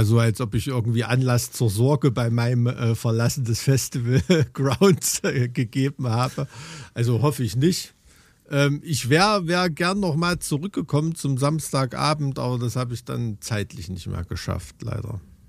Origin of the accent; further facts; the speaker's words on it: East Germany, Germany; selbst als Ostdeutscher